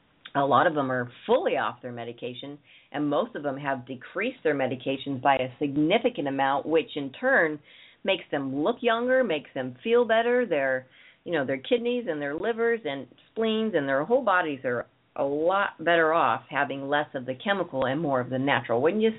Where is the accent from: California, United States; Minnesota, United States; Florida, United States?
California, United States; Oakland; born there; I grew up in that, or I was born in Oakland, but Oakland, I'm sure, has a hundred of these.